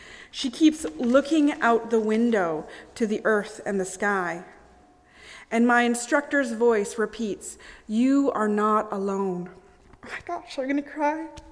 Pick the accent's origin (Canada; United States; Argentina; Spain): Canada; I am Canadian.